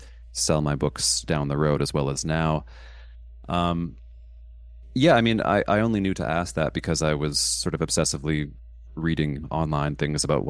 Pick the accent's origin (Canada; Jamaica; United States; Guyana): Canada; so I'm Canadian, or I'm a dual citizen, I'm Canadian American, but I live here in Canada.